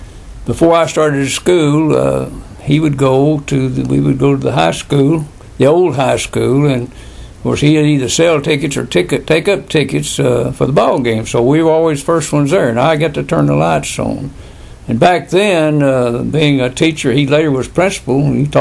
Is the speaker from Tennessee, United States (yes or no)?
yes; Puryear, Tennessee, United States; also born or lived in Benton; when I was born in Puryear, Tennessee in 1929 and lived there